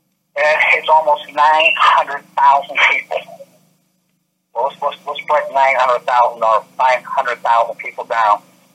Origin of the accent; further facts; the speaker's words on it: Alaska, United States; I'm really from Alaska. The population of Alaska is like 700,000 people.